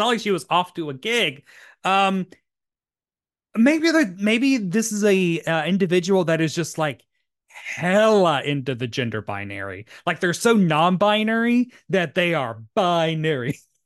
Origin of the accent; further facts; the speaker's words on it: New York City, New York, United States; I'm a New Yorker.